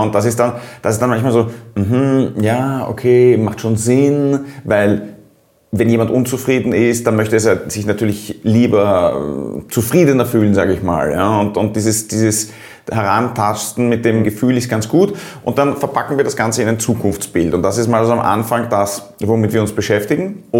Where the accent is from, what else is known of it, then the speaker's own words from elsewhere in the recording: Austria; Als Österreicher nehme ich immer den Skifahrer